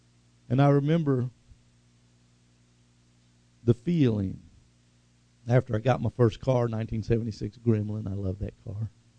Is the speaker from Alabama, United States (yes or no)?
no; Tulsa, Oklahoma, United States; Tulsa, my hometown, where I grew up. My best friends are there. Tulsa.